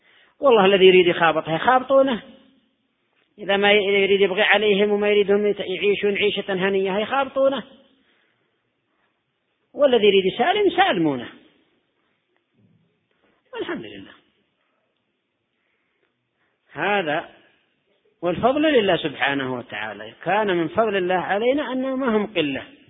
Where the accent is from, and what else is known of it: Yemen